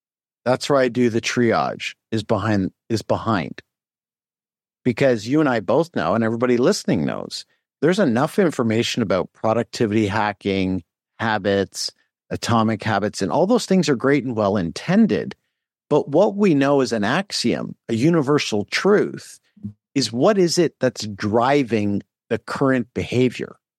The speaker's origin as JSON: {"language": "English", "town": "Oakville", "region": "Ontario", "country": "Canada", "tie": "born or raised there", "said": "we grew up in Oakville, just outside of Toronto"}